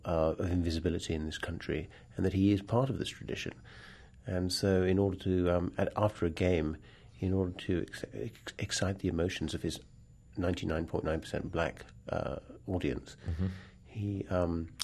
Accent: London, United Kingdom; now in New York, United States; I came from London, and I have to say that when I came to New York, I was rather taken aback when I came to New York by this sheer kind of sense of collaboration that existed here.

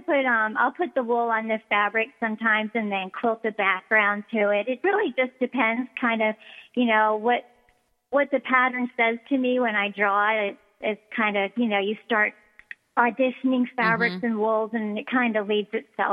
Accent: the South, United States; I never say it right because I'm a Southerner and it comes out Val Danny.

